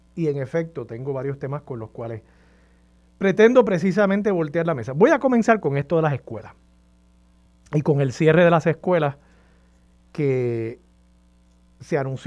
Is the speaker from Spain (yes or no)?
no; Levittown, Puerto Rico; Levittown, sí. Mi pueblo natal. Y yo sé que Levittown está en Toa Baja, pero ustedes saben que la gente de Levittown nos creemos que Levittown es pueblo. Así que, sí, natal de Levittown.